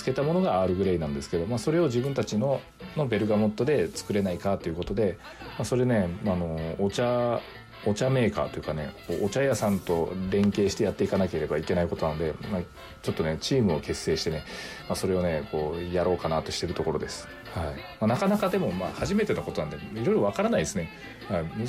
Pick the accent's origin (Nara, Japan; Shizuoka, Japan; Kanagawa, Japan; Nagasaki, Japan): Nagasaki, Japan; 私がね、まあ、の出身がね長崎県の島原半島の方なんですけど